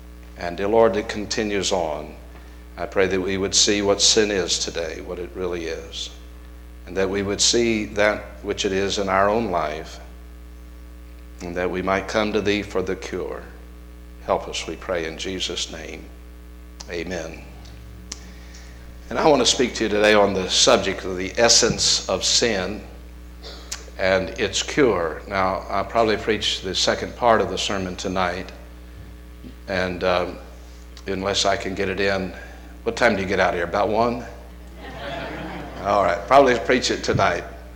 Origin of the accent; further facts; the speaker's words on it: Texas, United States; born there; And Brother Stone Street, I was born in Texas.